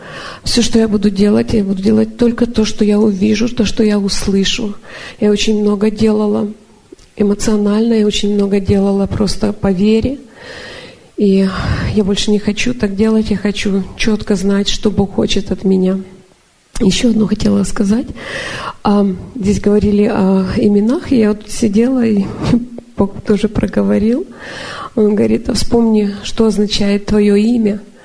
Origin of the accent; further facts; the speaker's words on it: Chicago, Illinois, United States; Я из Чикаго.